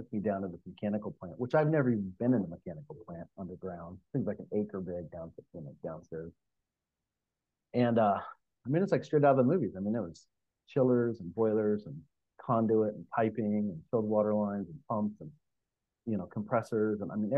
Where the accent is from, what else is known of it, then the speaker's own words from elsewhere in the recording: Alaska, United States; born there; moved away; also born or lived in Seattle, Washington, United States; I was born in Northern Alaska, and I come from a family of, you know, a lot of smart folks